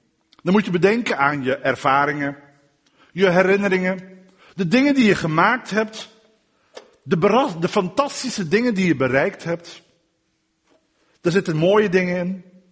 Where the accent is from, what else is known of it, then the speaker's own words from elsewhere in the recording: Dordrecht, South Holland, Netherlands; Ik ben een Dordtenaar